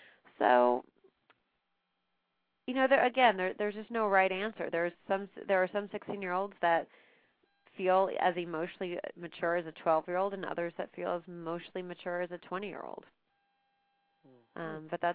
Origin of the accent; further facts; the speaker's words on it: Miami, Florida, United States; When I was growing up in Miami, there were some small kids that I worked with.